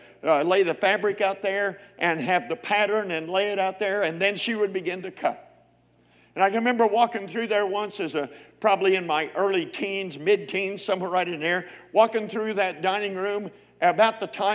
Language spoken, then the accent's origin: English; Oklahoma, United States; but I'm an Okie. I was born and raised in Oklahoma.